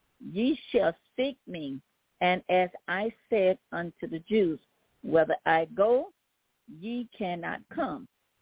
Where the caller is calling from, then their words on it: Baton Rouge, Louisiana, United States; I'm calling from Baton Rouge, Louisiana.